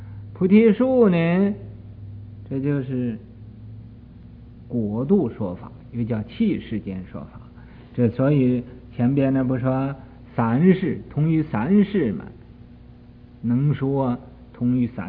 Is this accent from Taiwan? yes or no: no; Guangdong, China; 我们广东人读曹 K 啊